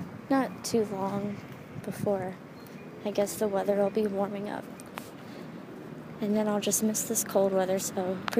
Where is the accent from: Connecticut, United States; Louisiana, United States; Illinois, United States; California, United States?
Louisiana, United States; Baton Rouge; now in Houston, United States; I moved from Baton Rouge, Louisiana, and then I moved to Houston, which is two, like, total polar opposite places to live. Because, I don't know, Baton Rouge is, it's the capital of Louisiana, but it's still small.